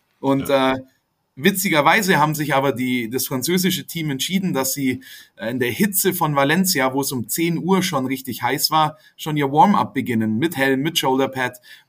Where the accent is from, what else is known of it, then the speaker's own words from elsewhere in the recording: Augsburg, Bavaria, Germany; 2009 in München war es dann die näheste Möglichkeit als Augsburger